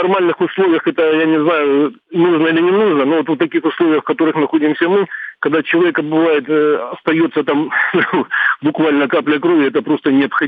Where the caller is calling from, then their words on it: Donetsk Oblast, Ukraine; Я из Донецкой области звоню вам.